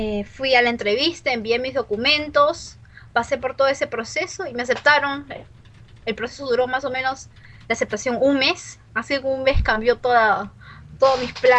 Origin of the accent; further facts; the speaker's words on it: Peru; also born or lived in Japan; Yo me considero más peruana que japonesa.